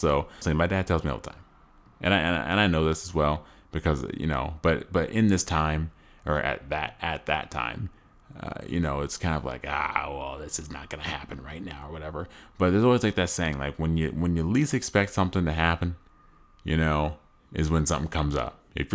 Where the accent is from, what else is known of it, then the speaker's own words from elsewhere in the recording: Nebraska, United States; Like, you know, like I'm from Nebraska.